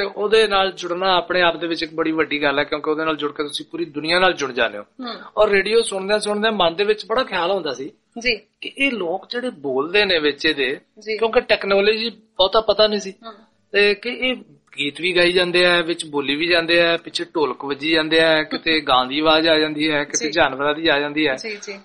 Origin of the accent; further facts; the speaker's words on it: Fatehpur Rajputan, Punjab, India; also born or lived in Ambala; ਸੋ ਉੱਥੇ ਮੇਰਾ ਬਰਥ ਅੰਬਾਲੇ ਦਾ ਸੀ, ਲੇਕਿਨ ਪੇਰੈਂਟਸ ਮੇਰੇ ਫਤਿਹਪੁਰ ਰਾਜਪੂਤਾਂ ਸੀ। ਉੱਥੇ ਮੈਂ ਪੰਜਵੀਂ ਚ ਪੜਿਆ ਸਰਕਾਰੀ ਸਕੂਲ ਦੇ ਵਿੱਚ, ਫਿਰ ਮੈਂ ਉਸ ਤੋਂ ਬਾਅਦ ਸੁਨੌਰ ਪੜਿਆ